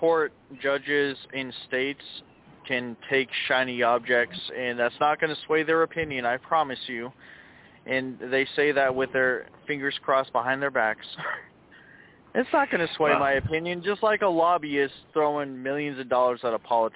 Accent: Ireland; I'm Irish

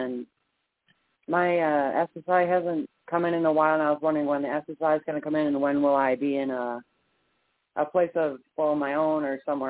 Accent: New York, United States; I'm from New York.

